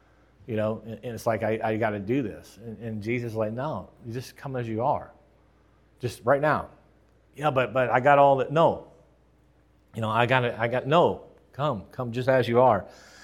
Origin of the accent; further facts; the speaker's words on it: the Ozarks, United States; Well, I grew up in the Ozark Mountains. It's not a slam on the Ozark Mountains. I'm just saying, I did.